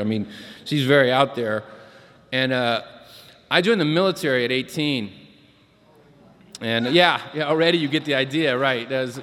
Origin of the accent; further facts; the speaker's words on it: San Diego, California, United States; What I do know, I'm a child of the 60s. My mom was I grew up in San Diego.